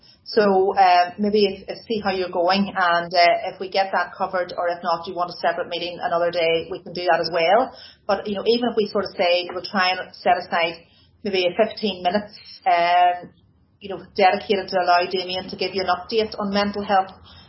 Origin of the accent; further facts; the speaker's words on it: Crossgar, Northern Ireland, United Kingdom; As you know, I'm from Crossgar